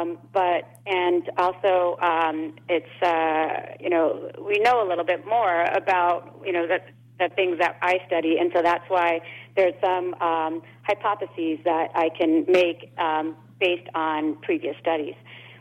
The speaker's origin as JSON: {"language": "English", "country": "India", "said": "so I'm originally from India"}